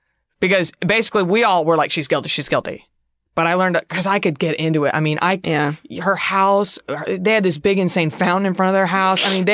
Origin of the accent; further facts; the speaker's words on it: Rowlett, Texas, United States; Darlie Routier is my hometown of Rowlett, Texas.